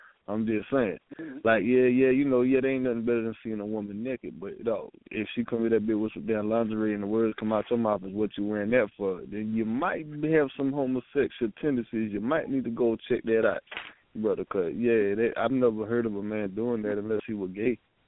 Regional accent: the South, United States; Yeah, I'm from the South, man. We throw bowls.

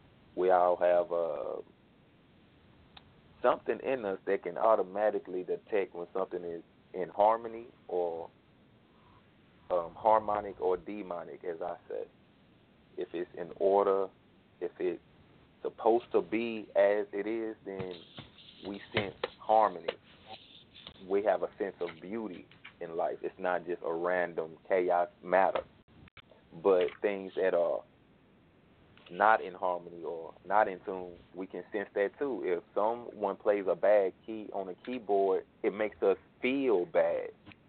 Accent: Dallas, Texas, United States; from Dallas, Texas. Musician, entrepreneur.

